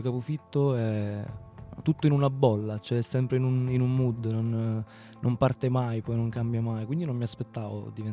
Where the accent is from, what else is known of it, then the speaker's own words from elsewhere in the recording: Catania, Sicily, Italy; Sì, sì, sono di Catania.